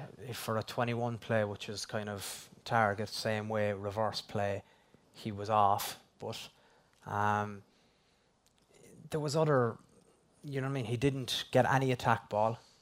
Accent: Ireland; But I think a great thing about being Irish, when you're questioned, you usually produce.

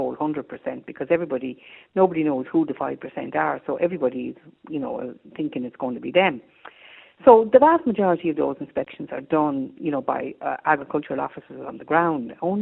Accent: Woodenbridge, County Wicklow, Ireland; I remember as a small girl growing up in Wooden Bridge in Wicklow, we had a crow banger.

